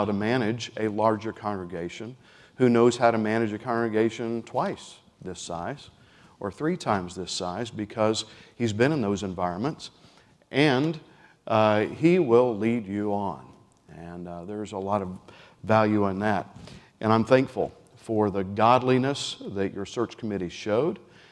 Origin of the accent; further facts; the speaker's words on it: Oklahoma, United States; I'm not from around here. I am from Oklahoma.